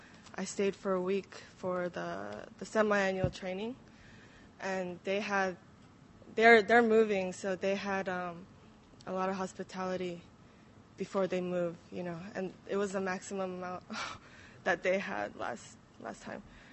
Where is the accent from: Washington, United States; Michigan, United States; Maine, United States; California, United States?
California, United States; Anaheim; I'm from Anaheim. I go to Cypress College.